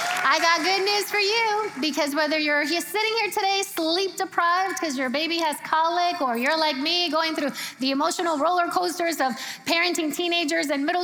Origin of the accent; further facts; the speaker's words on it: Puerto Rico; Her name is Gabriela. We're from Puerto Rico, so it's spelled with one B and one L. Latinos in the house, you feel me?